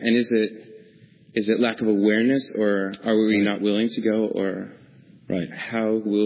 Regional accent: California, United States; I'm from Northern California.

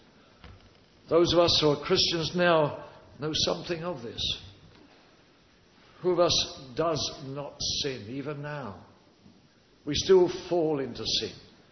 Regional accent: England, United Kingdom; I look at BBC in England because I'm English in one way, Filipino in another.

